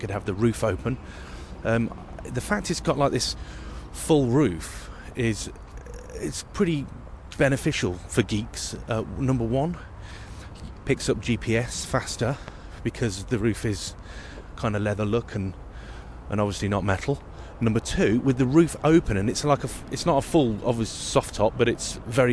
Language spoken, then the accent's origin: English; United Kingdom; I'm British, zebra crossing.